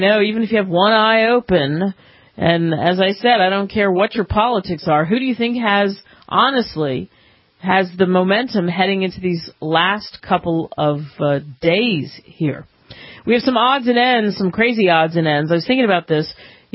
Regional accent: New York, United States; also born or lived in Philadelphia; Since I grew up partially in New York and then we moved down to the road in Philly, when I was a kid, nothing was more exciting to me.

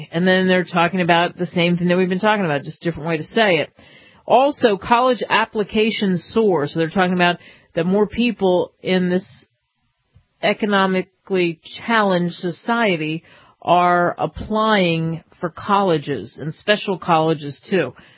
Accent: Philadelphia, Pennsylvania, United States; Okay, my hometown is Philly, and the paper that I would read there, sometimes I read the Daily News, or sometimes I read the Philly Inquirer

